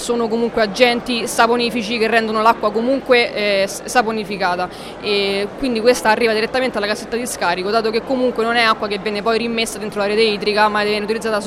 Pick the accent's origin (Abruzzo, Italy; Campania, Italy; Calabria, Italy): Abruzzo, Italy; perché noi siamo abruzzesi appunto